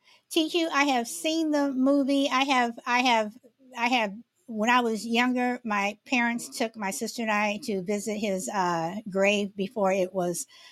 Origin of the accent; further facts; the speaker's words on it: Chicago, Illinois, United States; I'm from Chicago, and Chicago is one of the most racist cities in America, even today. And I may live in California